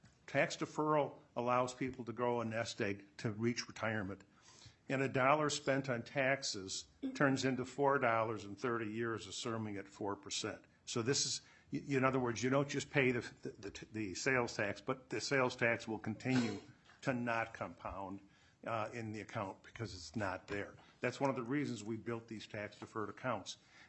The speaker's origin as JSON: {"language": "English", "town": "Long Lake", "region": "Minnesota", "country": "United States", "said": "I'm from Long Lake, Minnesota."}